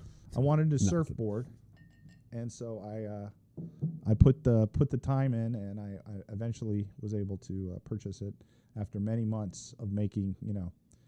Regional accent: Cocoa Beach, Florida, United States; Yeah, from Florida. I grew up high school in Florida.

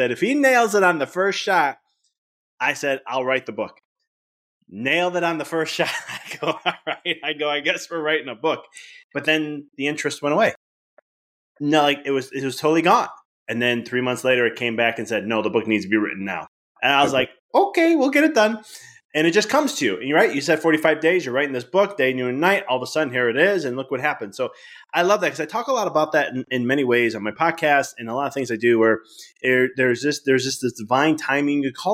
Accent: Chicago, Illinois, United States; now in Knoxville, United States; I'm originally from Chicago. So I was moving to out of state to move to Knoxville.

